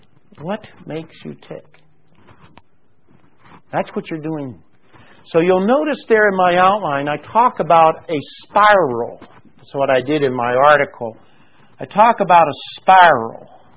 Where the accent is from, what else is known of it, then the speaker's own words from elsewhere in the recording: Pennsylvania, United States; I was raised in Western Pennsylvania.